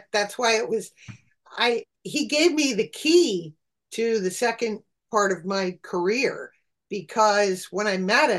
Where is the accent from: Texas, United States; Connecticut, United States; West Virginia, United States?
Connecticut, United States; And I never felt like I really fit in that, because we grew up in Connecticut.